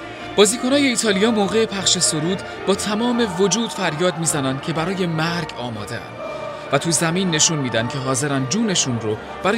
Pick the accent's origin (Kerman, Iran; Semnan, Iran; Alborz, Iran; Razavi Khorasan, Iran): Alborz, Iran; Karaj; born there; یزدی هستم، یعنی پدر و مادر من اصالتاً از یزد هستن. مادرم متولد کرج، مثل خودم که متولد کرجم، و توی یه خانواده متوسط جامعه به دنیا اومدم، توی یه محله متوسط،